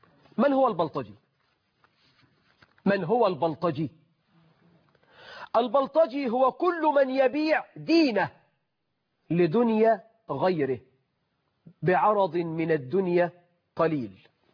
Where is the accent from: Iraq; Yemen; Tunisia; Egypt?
Egypt; عندنا في مصر ولا فخر نساء بلطجيات